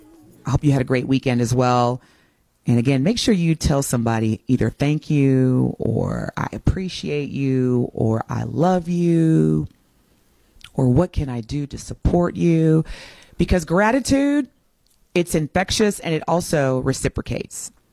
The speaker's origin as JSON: {"language": "English", "country": "United States", "said": "I'm an American. I don't know any other country in terms of where I live and raising my children and being raised."}